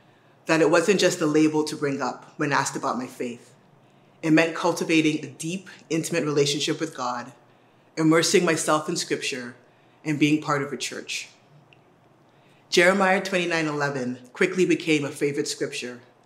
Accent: Bahamas; I can't remember if I had to learn it for Sunday school, which I attended sporadically growing up in the Bahamas, or for school, where I took religious knowledge as a core class through the sixth grade.

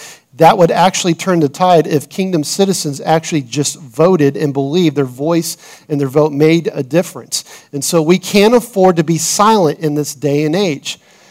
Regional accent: United States; And I bleed red, white, and blue. I'm an American through and through. I love my country.

